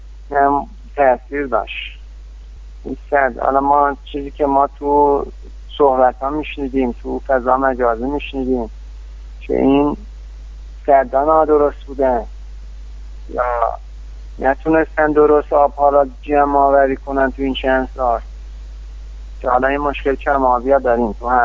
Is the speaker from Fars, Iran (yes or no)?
no; Shahrekord, Chaharmahal and Bakhtiari, Iran; مثلا تو شهر خودمون شهر کرد و بروجین